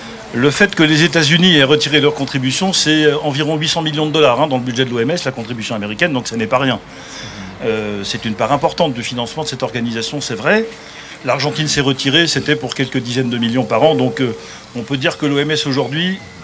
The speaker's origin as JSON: {"language": "French", "country": "France", "said": "parce que moi je suis français, je suis pas américain"}